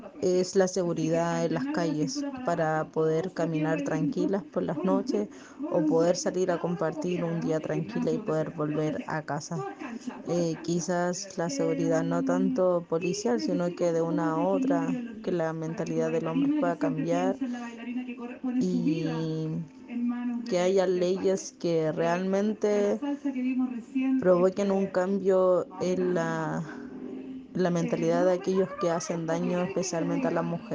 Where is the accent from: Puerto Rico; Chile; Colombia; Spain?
Chile; Iquique, Tarapacá; tengo 24 años y soy de Iquique.